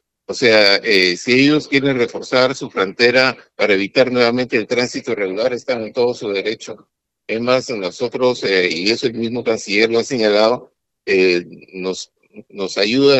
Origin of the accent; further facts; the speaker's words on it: Peru; tenemos que estar claro que nosotros como peruanos, digamos, solamente vamos a aceptar a aquellas personas que estén con su documentación al día